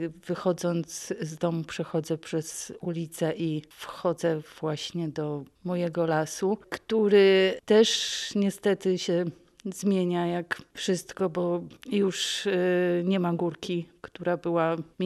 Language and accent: Polish; Subcarpathian Voivodeship, Poland; pochodzę z Zielonego Podkarpacia, gdzie zupełnie tam nie było rozrywek.